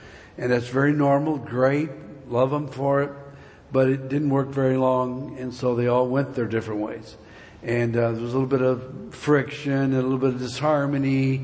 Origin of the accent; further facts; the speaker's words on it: Long Beach, California, United States; also born or lived in Lakewood; now in Colorado Springs, United States; I was raised here in Long Beach and Lakewood, so I know when I see all the things that are going on back here. I'm in Colorado Springs now.